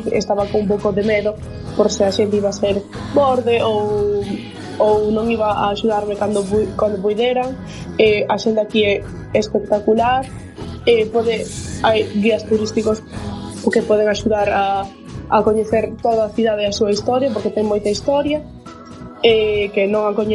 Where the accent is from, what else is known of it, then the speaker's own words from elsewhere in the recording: Betanzos, Galicia, Spain; now in Gloucester, United Kingdom; Eu son da Galiza, en concreto de Betanzos, cidade de Cabaleiros, estudo na UDC